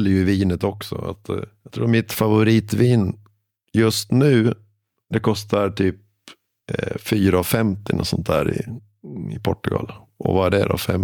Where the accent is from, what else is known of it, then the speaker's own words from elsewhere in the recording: Sweden; Ja, det är bara en ovana för som svensk att komma ner.